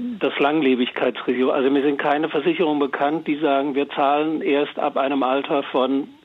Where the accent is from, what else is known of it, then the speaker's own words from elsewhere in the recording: Kelsterbach, Hesse, Germany; Ich komme aus Kelzerbach.